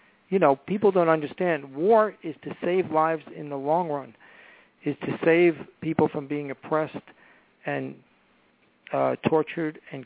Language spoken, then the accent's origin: English; United States; You know, as an American, it's disgraceful that at such a consequential moment